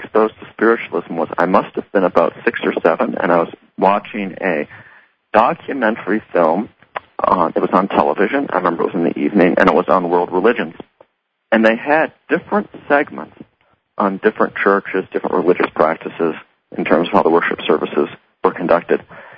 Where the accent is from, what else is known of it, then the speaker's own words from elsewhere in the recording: Massachusetts, United States; they're actually close to where I grew up in Massachusetts.